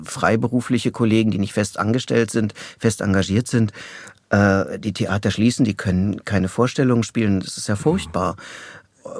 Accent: Berlin, Germany; also born or lived in Tegernsee; Ich bin in Berlin aufgewachsen, aber ich bin in Tegernsee geboren, in Bayern. Eigentlich durch Zufall. Also mein Vater kam aus dem Erzgebirge

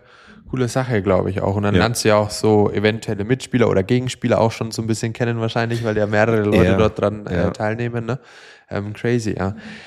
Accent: Gerolzhofen, Bavaria, Germany; ich komme ja aus Gerolzhofen, diesen kleinen Kaff

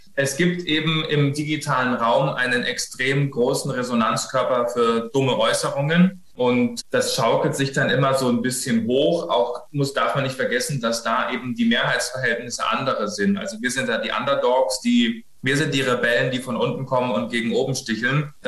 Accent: Bavaria, Germany; now in Berlin, Germany; Also ich komme ja ursprünglich aus Bayern, da ist das Problem sozusagen unter Dach und Fach

